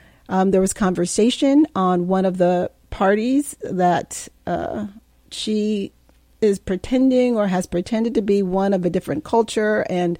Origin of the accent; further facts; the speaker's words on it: Hudson, New York, United States; I grew up in Hudson, and I remember when it was a block party on Columbia Street.